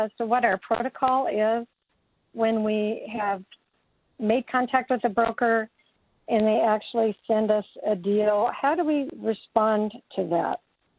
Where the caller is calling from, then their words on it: Surprise, Arizona, United States; I'm calling from Surprise, Arizona.